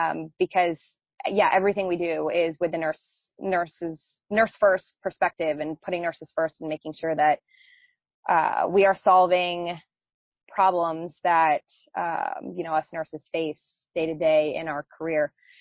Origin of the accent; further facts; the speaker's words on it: New Jersey, United States; moved away as an adult; now in California, United States; I'm originally from New Jersey. So, you know, was in New Jersey and then went to school in Philadelphia, and an opportunity arose for me to move out here to California right after nursing school.